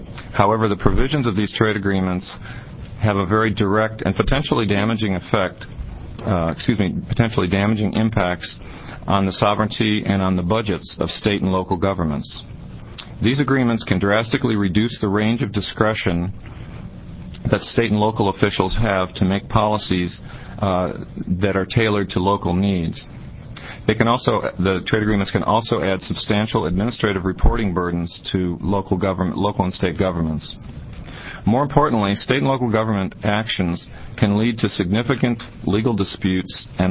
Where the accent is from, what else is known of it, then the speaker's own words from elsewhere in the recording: Portland, Oregon, United States; I'm from Portland, Oregon.